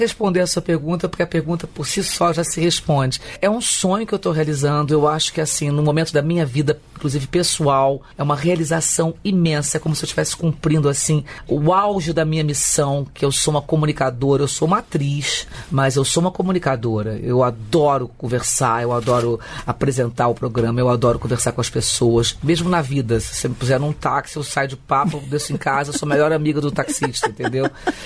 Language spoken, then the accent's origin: Portuguese; Brazil; porque eu tô no Brasil, eu sou brasileira e faço parte dessa história